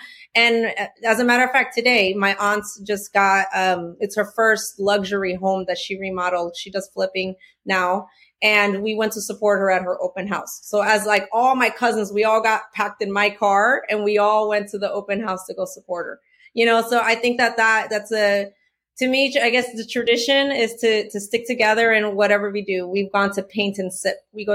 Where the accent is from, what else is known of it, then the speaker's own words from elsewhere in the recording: Chicago, Illinois, United States; now in Texas, United States; I think that since I was born and raised in Chicago, and then I moved to Boston for a year.